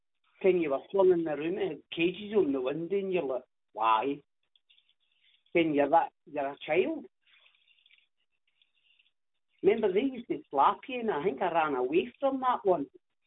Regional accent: Glasgow, Scotland, United Kingdom; Again, I was growing up, so I'm from Glasgow, if you know what I mean.

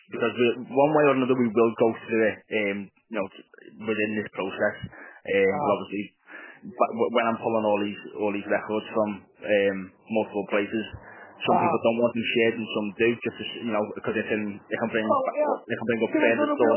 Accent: Liverpool, North West England, United Kingdom; I know I'm calling off in Manchester, but I'm from Liverpool myself.

